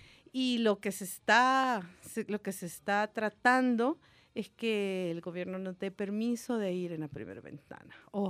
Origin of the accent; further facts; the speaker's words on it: El Salvador; somos las dos latinas que vamos. Las dos seríamos la primera vez, ella es de Uruguay y yo de El Salvador.